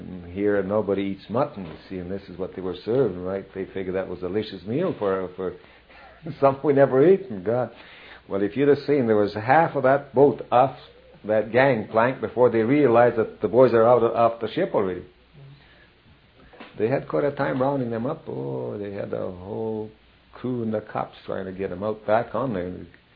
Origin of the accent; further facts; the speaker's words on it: Canada; Like we're all Canadian.